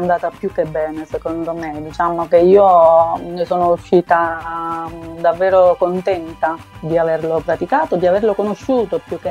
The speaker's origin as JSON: {"language": "Italian", "town": "Marsico Nuovo", "region": "Basilicata", "country": "Italy", "tie": "born or raised there", "said": "Quando ero ragazza, diciamo che frequentavo l'associazione pallavolo al mio paese, Marsico Nuovo"}